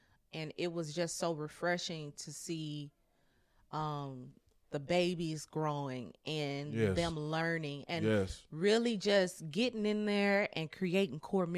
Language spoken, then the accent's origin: English; St. Louis, Missouri, United States; now in Toronto, Canada; Honestly, I'm not from Toronto. I'm from St. Louis